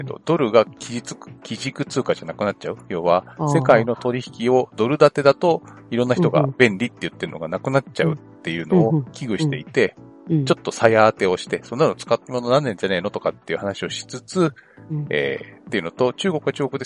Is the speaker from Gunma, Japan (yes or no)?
yes; Gunma, Japan; 私は群馬県の出身で、冬ってすごい風が強いのね。